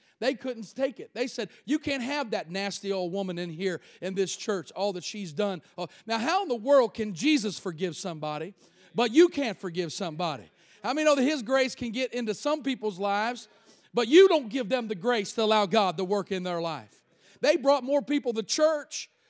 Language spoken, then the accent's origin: English; Kentucky, United States; also born or lived in Cincinnati; I told her I grew up in northern Kentucky from Cincinnati.